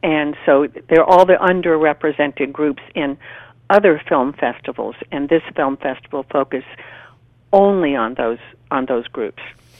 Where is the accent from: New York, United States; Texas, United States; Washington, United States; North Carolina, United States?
North Carolina, United States; born there; also born or lived in various US places; We moved around a lot. I was born in North Carolina on a Marine base.